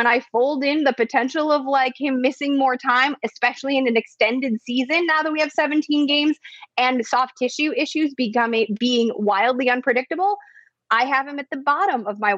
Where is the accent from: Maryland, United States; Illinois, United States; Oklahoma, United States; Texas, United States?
Illinois, United States; Chicago; I grew up in Chicago.